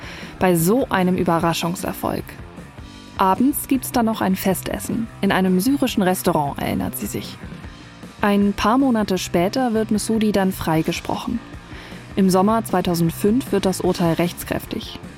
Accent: Berlin, Germany; In meiner Heimatstadt Berlin.

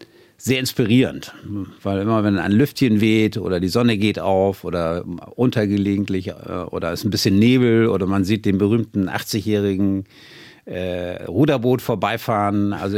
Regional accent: Jesteburg, Lower Saxony, Germany; Ja, um der Wahrheit der Ehre zu geben, ich bin in Jesteburg aufgewachsen.

